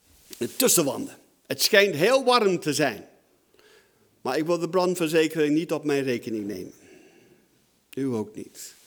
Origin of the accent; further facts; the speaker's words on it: United Kingdom; now in Netherlands; Ik ben opgevoed in een gemeente in Groot-Brittannië waar ik vandaan kom.